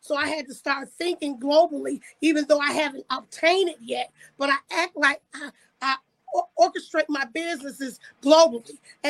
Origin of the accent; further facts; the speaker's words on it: Jamaica; I guess because I'm Jamaican, you know, Jamaicans have many jobs.